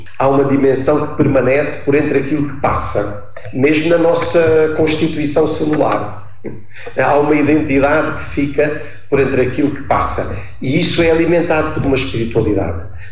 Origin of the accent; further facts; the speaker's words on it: Lisbon, Portugal; eu que venho de Lisboa, isto toca-me profundamente